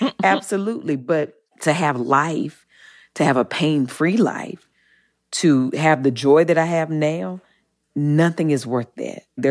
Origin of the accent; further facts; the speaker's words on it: Eden, North Carolina, United States; Yeah, I mean, you know, I'm from the South, and I grew up in Eden, North Carolina, child, so I ate everything.